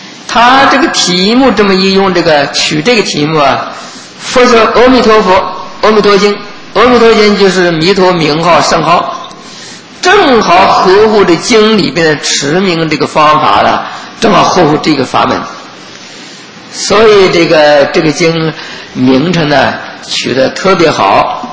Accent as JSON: {"language": "Chinese", "country": "China", "said": "顺乎我们中国人的这个习惯，我们中国人的习惯呢都是喜欢是简单"}